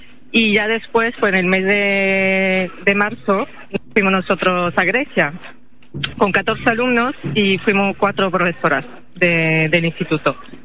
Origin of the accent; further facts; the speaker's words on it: Grand Est, France; Spanish is a second language; sí, yo soy del norte de Francia.